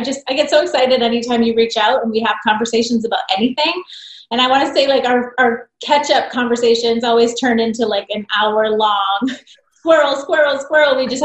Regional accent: Boston, Massachusetts, United States; now in Arizona, United States; But I'm originally from Boston, born and raised, not really catch the accent. I've only been in Arizona 3 years.

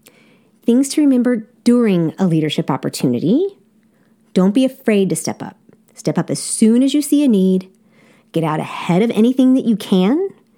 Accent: South Korea; I grew up in Korea

